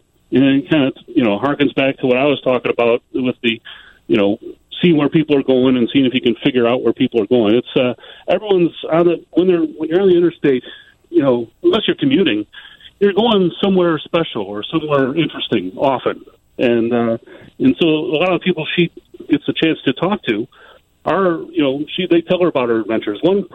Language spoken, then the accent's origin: English; Illinois, United States; because I grew up in the South Suburbs.